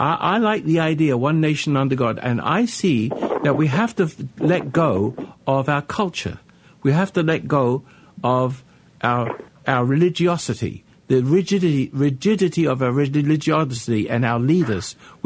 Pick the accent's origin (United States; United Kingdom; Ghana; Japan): United Kingdom; England; What I'm trying to say is that I come from England. I've brought some of my English with me